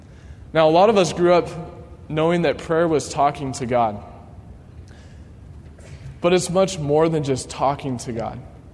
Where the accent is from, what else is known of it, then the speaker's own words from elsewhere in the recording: Colorado, United States; Back home where I grew up in Colorado, we live in a valley. And on three sides, there's mountains.